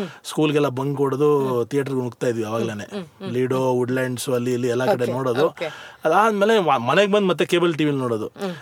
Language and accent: Kannada; Bengaluru, Karnataka, India; ಬೆಂಗಳೂರಿಗೆ ಶಿಫ್ಟ್ ಆದಾಗ ಒಂದು ಬಹಳ ಚಿಕ್ಕ ಓಣಿಲಿ ನಮ್ಮ ಬದುಕು ಶುರುವಾಗಿದ್ದು. ನಾನು ಅಲ್ಲೇ ಹುಟ್ಟಿದ್ದು, ಬಸವನಗುಡಿ ಶೇಖರ್ ಆಸ್ಪತ್ರೆ.